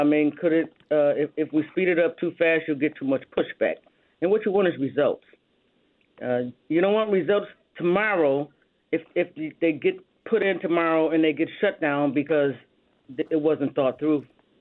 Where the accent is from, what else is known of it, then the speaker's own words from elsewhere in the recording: United States; I'm from Erie County. There are a lot of Republicans in my county